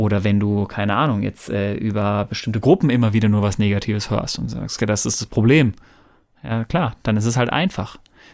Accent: North Rhine-Westphalia, Germany

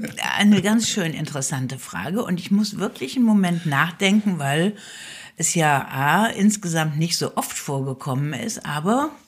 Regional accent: Rhineland, Germany; born there; ich bin an einem Karnevalssonntag im Rheinland geboren worden.

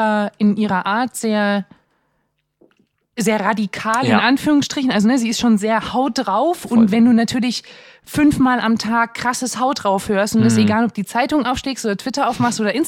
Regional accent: East Germany, Germany; Ja, ich komme auch aus dem Osten.

